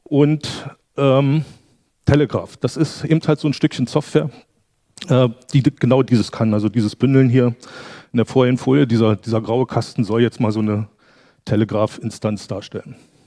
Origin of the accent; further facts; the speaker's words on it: Brandenburg an der Havel, Brandenburg, Germany; Ich komme aus Brandenburg an der Havel. Also es gibt tatsächlich eine Stadt Brandenburg, die in Brandenburg, im Land Brandenburg ist.